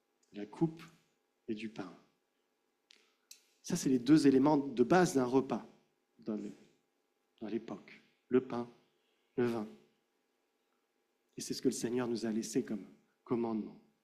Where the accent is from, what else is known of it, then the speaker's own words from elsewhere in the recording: France; En tant que Français, on aime bien passer du temps à table, hein, autour d'un bon repas.